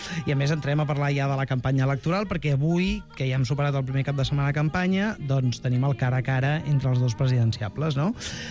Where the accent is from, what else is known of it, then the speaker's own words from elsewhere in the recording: Catalonia, Spain; des dels que som catalans i fins i tot catalanistes